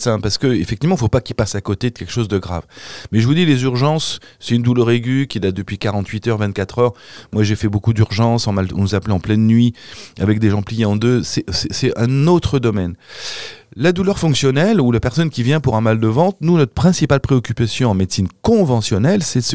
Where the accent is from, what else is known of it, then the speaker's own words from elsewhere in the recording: Normandy, France; accent: Norman; comme il disait chez moi en Normandie quand j'étais là-bas ?